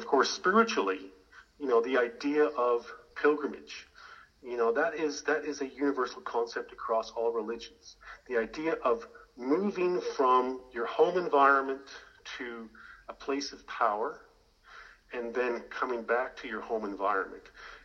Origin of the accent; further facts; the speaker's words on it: Canada; now in Canberra, Australia; No, you know, I'm originally from Canada. I married an Aussie, and, you know, here I am.